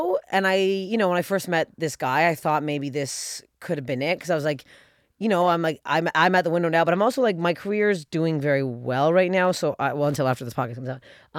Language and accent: English; Canada; moved away as an adult; as a Canadian, you can't get a cross-border credit check.